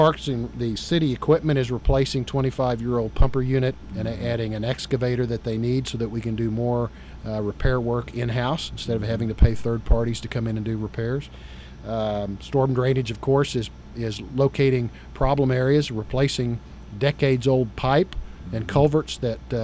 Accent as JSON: {"language": "English", "town": "Enid", "region": "Oklahoma", "country": "United States", "lives_now": "Bartlesville, United States", "said": "I'm from Enid, so but Bartlesville had a reputation statewide as a special community"}